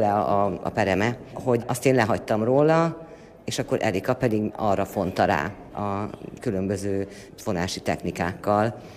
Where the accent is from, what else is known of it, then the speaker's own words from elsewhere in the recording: Kisújszállás, Jász-Nagykun-Szolnok, Hungary; Hát a fazekas motívumkincs az teljes egészében a Közép-Tisza vidék. Onnan jövünk, Kisújszállásról jövünk, ott élünk mind a ketten.